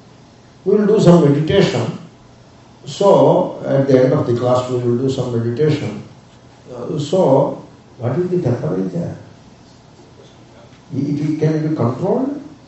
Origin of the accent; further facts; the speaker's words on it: India; moved away; I came from India and India feels better than here.